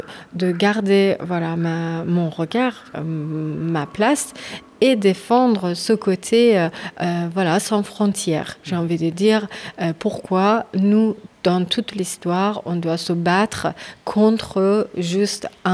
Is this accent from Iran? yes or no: yes; Iran; Alors, je viens d'Iran, donc c'est un pays dans lequel le corps était toujours un sujet de tabou.